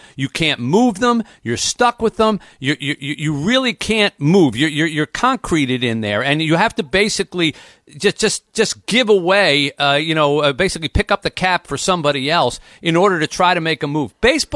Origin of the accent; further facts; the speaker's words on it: Pennsylvania, United States; I grew up outside of Philadelphia.